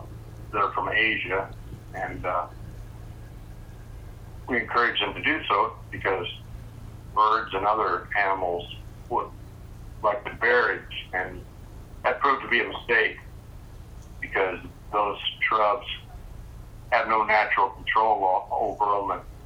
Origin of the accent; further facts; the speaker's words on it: Iowa, United States; I grew up in Iowa, so I'm pretty much bonded to our landscape, being kind of an outdoor person.